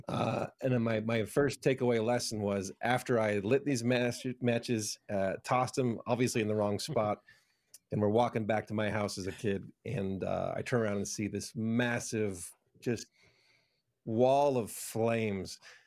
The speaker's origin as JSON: {"language": "English", "region": "South Dakota", "country": "United States", "tie": "born or raised there", "said": "I'm the sixth of eight kids. I grew up in South Dakota"}